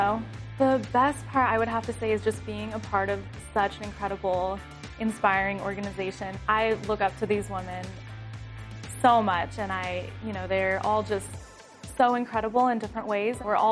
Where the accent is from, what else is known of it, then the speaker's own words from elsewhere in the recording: Genoa, Nevada, United States; also born or lived in Saudi Arabia; I'm originally from Genoa, Nevada, and this is my rookie season as a Denver Broncos cheerleader.